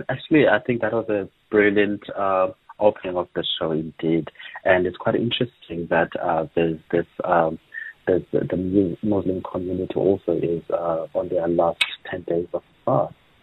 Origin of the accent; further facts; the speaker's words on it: East London, Eastern Cape, South Africa; now in Cape Town, South Africa; I'm from the Eastern Cape, East London, and I would say the scene is quite different to that side as it is here in Cape Town